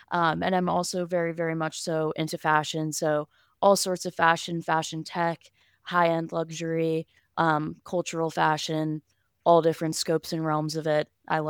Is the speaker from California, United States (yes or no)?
no; Fairfield, Connecticut, United States; So, I am from Fairfield, Connecticut. So, not too far from New York City. Grew up going into the city a lot.